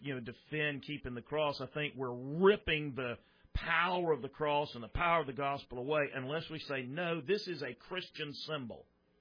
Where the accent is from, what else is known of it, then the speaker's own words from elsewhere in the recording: the South, United States; even as one who's born and raised in the South, it's not because I was born and raised here.